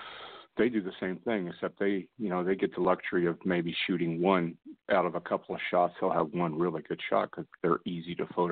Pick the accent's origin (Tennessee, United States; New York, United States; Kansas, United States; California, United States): California, United States; Redding; I grew up in Reading.